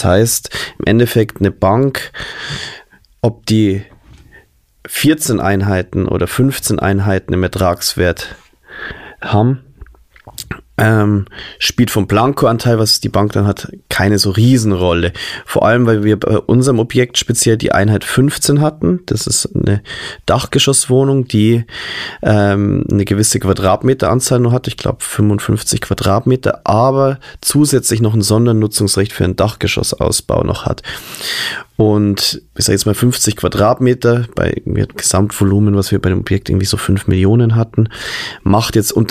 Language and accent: German; Bavaria, Germany; Also dieses Gebiet war schon von mir als Kind irgendwo, ja, ich komme aus der Nähe